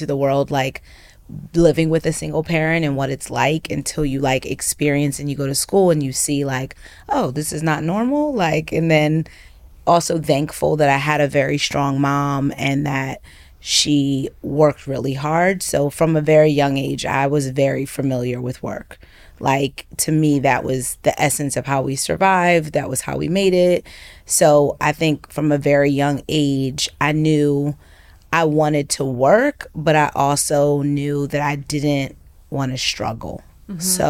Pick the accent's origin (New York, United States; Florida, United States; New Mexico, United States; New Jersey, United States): New Jersey, United States; I grew up in New Jersey with my mom. She was a single parent.